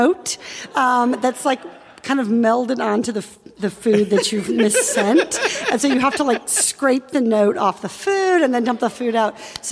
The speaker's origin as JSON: {"language": "English", "region": "Iowa", "country": "United States", "tie": "born or raised there", "said": "So I grew up in Iowa. I was a little clueless about Jewish culture."}